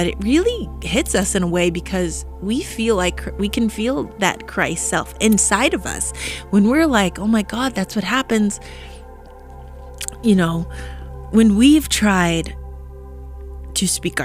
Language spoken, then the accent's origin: English; Newton, Massachusetts, United States; born there; I was born on Easter, April 19th, 1987, Easter. And I was the first baby that day born on Newton Wellesley Hospital.